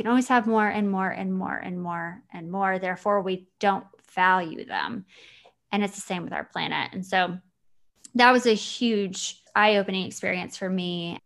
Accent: Amarillo, Texas, United States; I grew up in Amarillo, Texas. I was working in Amarillo, Texas, which is like cattle country. We grew up with stockyards, and you just smell the stockyards.

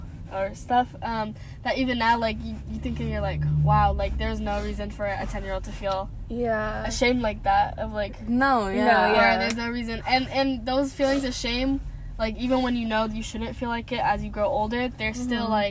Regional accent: United States; Well, I'm an immigrant, but I was raised in the U.S. but I'm from East Africa

